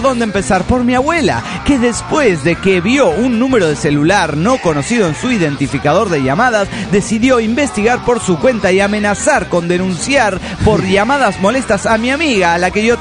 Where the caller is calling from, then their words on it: Tuxtla Gutiérrez, Chiapas, Mexico; de Tuzla, de Chiapas, México.